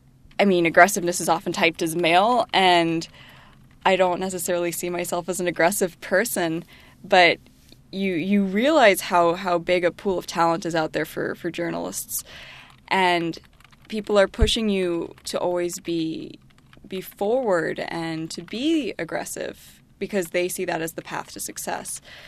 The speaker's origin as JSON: {"language": "English", "country": "United States", "said": "It's so bad that people mistake me for being actually Canadian and I'm American."}